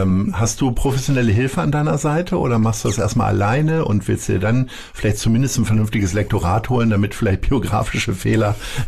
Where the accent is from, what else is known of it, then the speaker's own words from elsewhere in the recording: Lower Saxony, Germany; now in Hamburg, Germany; Ich komme ja auch aus Niedersachsen.